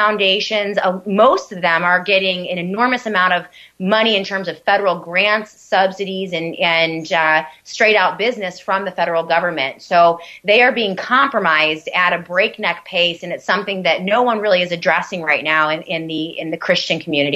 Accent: Rochester, United States; I recently left one of the larger churches here in my hometown of Rochester because of this theology creeping in.

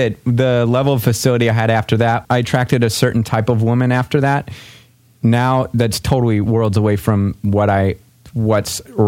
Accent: St. Louis, Missouri, United States; And I realized I was flying back from Colorado, or from St. Louis, which is where I grew up, visiting my family.

